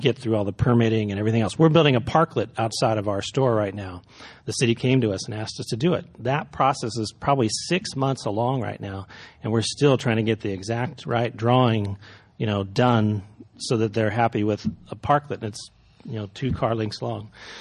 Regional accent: Midwest, United States; now in San Francisco, United States; For me, I came from the Midwest.

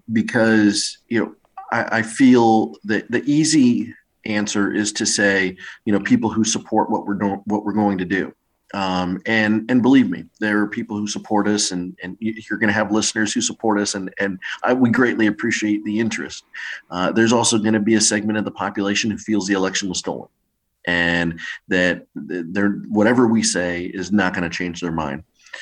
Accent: California, United States; Look, guys, I'm from the Inland Empire, and people are working harder.

